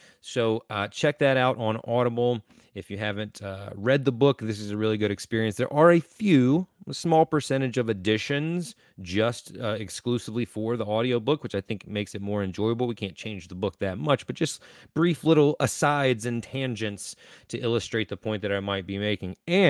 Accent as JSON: {"language": "English", "region": "North Carolina", "country": "United States", "said": "This is something very near and dear to my heart because I am from Eastern North Carolina, but also I have family that was part of this service."}